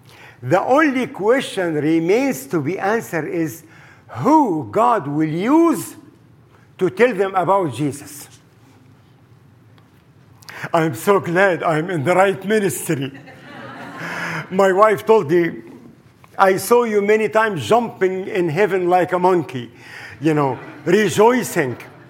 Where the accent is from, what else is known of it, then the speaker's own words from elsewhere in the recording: Egypt; the Egyptians, my homeland. I was born and raised in Egypt.